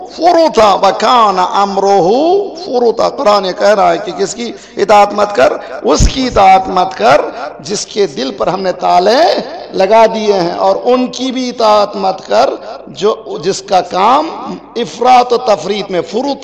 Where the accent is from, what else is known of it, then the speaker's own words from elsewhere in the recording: Canada; میں کینیڈا سے ہوں